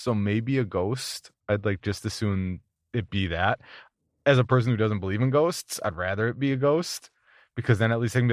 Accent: Minnesota, United States; I'm born and raised in Minnesota. We are surrounded by lakes and forests and camping and hunting and fishing and all that stuff.

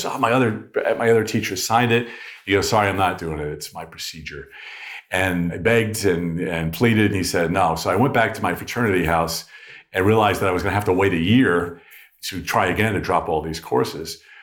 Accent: New York, United States; so it was a crazy life growing up on Long Island. My dad worked in New York City

